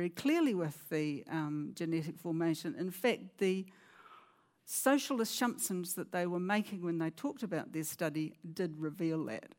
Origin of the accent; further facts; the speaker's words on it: Dunedin, Otago, New Zealand; because you can tell from my voice, I come from New Zealand.